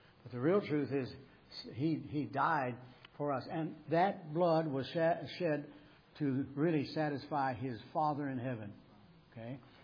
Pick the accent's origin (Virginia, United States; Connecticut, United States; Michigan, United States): Michigan, United States; now in Pennsylvania; when I came from Michigan out here and took the church in Coatesville and Donnington area